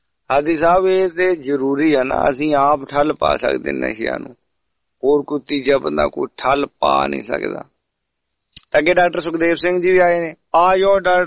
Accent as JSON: {"language": "Punjabi", "town": "Jalandhar", "region": "Punjab", "country": "India", "said": "ਅਸੀਂ ਵੀ ਜਲੰਧਰ ਵਾਲੀ ਆ"}